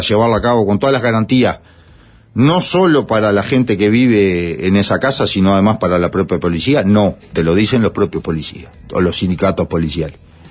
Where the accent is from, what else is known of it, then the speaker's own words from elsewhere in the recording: Paso de los Toros, Tacuarembó, Uruguay; te puedo poner un ejemplo, la de mi pueblo, Paso de los Toros